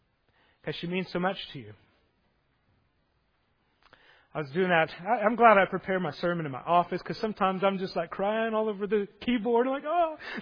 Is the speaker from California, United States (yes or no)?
no; Oklahoma, United States; All right, I'm from Oklahoma. I had to say it like that.